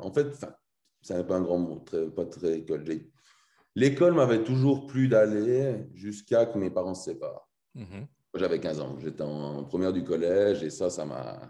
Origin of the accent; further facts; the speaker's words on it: Martigny, Valais, Switzerland; born there; Bon, je suis né à Martigny, en Valais, c'est une petite ville.